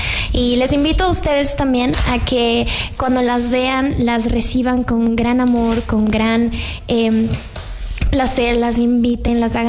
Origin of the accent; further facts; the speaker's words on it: Ecuador; demostrar quiénes somos los ecuatorianos. Pero realmente me siento orgullosa y muy honrada de ser yo la que pueda decirlo, porque yo amo mucho mi país